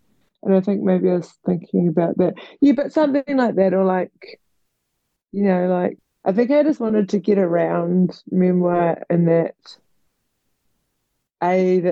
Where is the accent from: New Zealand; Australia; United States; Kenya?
New Zealand; I mean I'm from New Zealand obviously